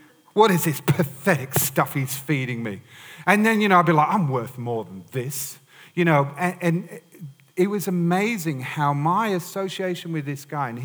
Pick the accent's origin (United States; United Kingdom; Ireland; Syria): United Kingdom; England; moved away; I thought when I came from England, all I'd seen is hedgehogs and, you know, like badgers.